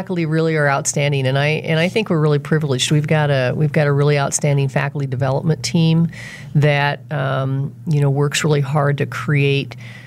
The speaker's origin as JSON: {"language": "English", "town": "North Platte", "region": "Nebraska", "country": "United States", "tie": "born or raised there", "said": "From Nebraska."}